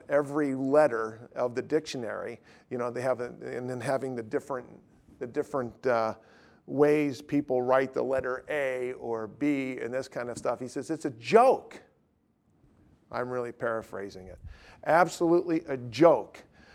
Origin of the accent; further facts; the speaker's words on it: Willoughby, Ohio, United States; See, I was raised in Willoughby, Ohio. That's no big deal, except that it's one of the best places on the planet to be.